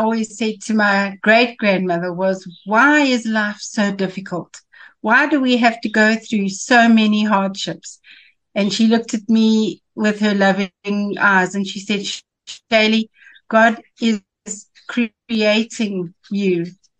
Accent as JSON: {"language": "English", "town": "Johannesburg", "region": "Gauteng", "country": "South Africa", "tie": "born or raised there", "said": "I was born in Johannesburg and lived my whole life here in Johannesburg."}